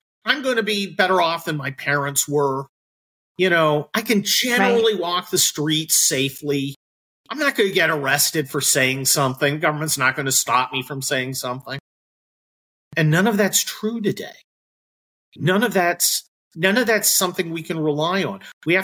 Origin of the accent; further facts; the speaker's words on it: San Francisco, California, United States; now in Los Angeles, United States; Now, I grew up near San Francisco, mm-hmm. and then I went to school in San Diego, but I'd never been to Los Angeles